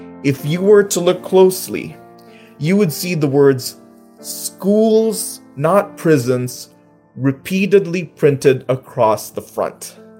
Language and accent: English; Quezon City, Metro Manila, Philippines; now in Sacramento, United States; I was born and raised in Quezon City, Metro Manila, Philippines. Higit 7,000 milya ang layo sa Sacramento. Before migrating here in 1998